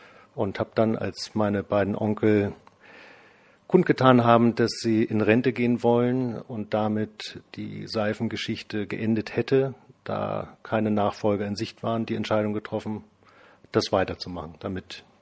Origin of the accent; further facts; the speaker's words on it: Hamburg, Germany; born there; Ich bin in Hamburg geboren